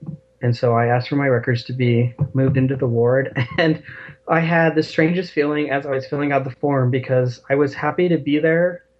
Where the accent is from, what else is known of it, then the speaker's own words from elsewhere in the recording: Arizona, United States; I was kind of from the East Valley Mormon town, like outside of Phoenix growing up.